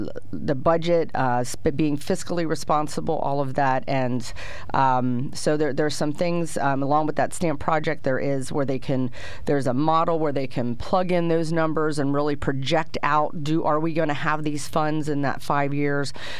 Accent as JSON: {"language": "English", "town": "Sunbury", "region": "Pennsylvania", "country": "United States", "tie": "born or raised there", "said": "You know, growing up in Sunbury, I fell in love with the architecture."}